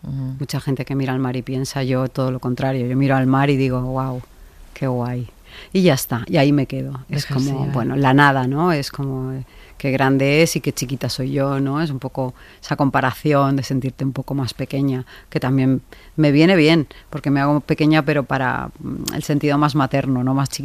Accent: Mar del Plata, Buenos Aires Province, Argentina; born there; Pues nací en Mar del Plata, ya para empezar.

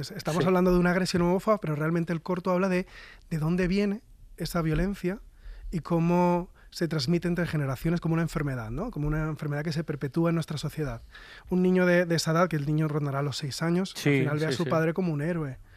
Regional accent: Valencian Community, Spain; nosotros somos de la Comunidad Valenciana y allí ahora mismo

